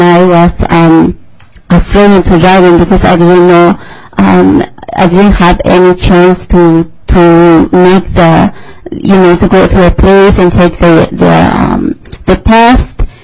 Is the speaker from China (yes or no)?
no; Mexico; first language Mazahua; English is a second language; now in United States; I learned the English in here as my third language. My native language in Mexico is Mazahua.